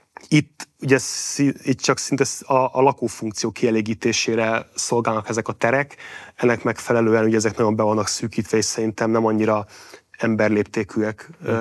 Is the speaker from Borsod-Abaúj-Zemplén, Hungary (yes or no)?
yes; Miskolc, Borsod-Abaúj-Zemplén, Hungary; én egy szocialista lakótelepen nőttem fel, ahol azért, mint ott Miskolcon, emlékszem, hogy hatalmas zöld terek voltak.